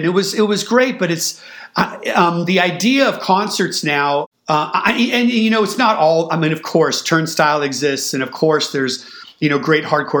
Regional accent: California, United States; growing up in the Bay Area, when I first heard … man, I was like, this shit is fucking mind melting.

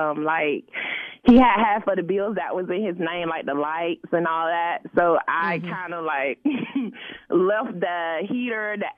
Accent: Georgia, United States; so don't get mad at me, because I'm from Georgia, so, you know, I got to root for my Falcons team.

